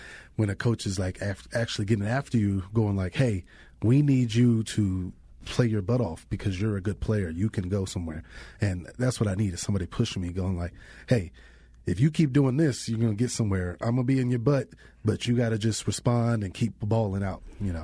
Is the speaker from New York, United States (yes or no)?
no; Georgia, United States; back home, I'm from Georgia. I usually know the back roads, but I don't really know the back roads out here.